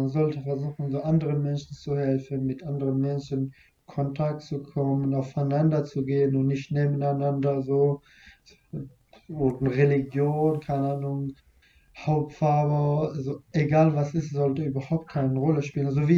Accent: Iraq; German is a second language; moved away; also ich bin aus dem Irak geflüchtet, so mein Land konnte mich nicht schützen oder es hat nicht geklappt.

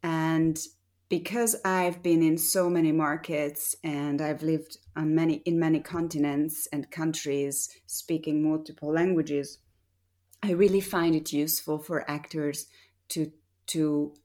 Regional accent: Hungary; English is a second language; also born or lived in Budapest; I was born in Budapest in Hungary, and I grew up in the Hungarian countryside during the 80s when there was communism still.

